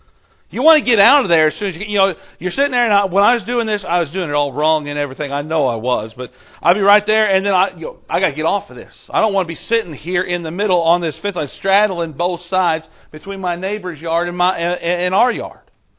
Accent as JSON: {"language": "English", "town": "Cincinnati", "region": "Ohio", "country": "United States", "tie": "born or raised there", "said": "Growing up in Cincinnati, every neighborhood had different types of fences."}